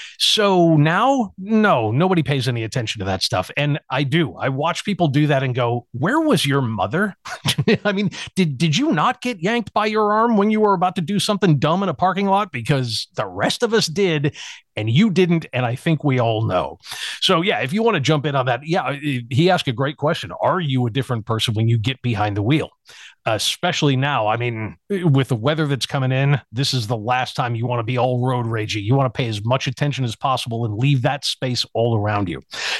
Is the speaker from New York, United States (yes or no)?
yes; Buffalo, New York, United States; also born or lived in Kenmore; now in Florida, United States; But yeah, born and raised in Buffalo and just hardcore Bills fan, of course, hardcore Sabres fan, of course.